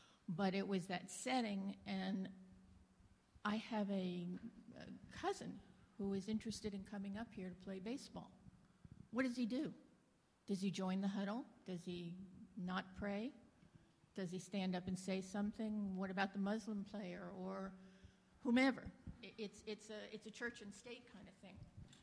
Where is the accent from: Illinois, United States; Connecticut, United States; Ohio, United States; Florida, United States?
Florida, United States; also born or lived in New York; Growing up in South Florida, back in the day, we got up, said the Pledge of Allegiance and the Lord's Prayer, and everybody stood up. And I, originally from New York